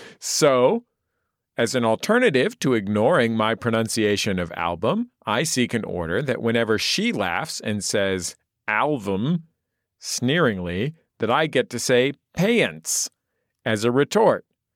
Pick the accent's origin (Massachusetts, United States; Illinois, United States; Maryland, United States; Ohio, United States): Ohio, United States; Cleveland; I'm from Cleveland, but I don't know that has anything to do with it.